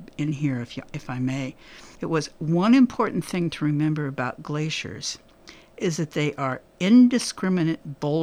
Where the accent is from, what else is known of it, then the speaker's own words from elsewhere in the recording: Ohio, United States; I grew up in the Midwest, in Ohio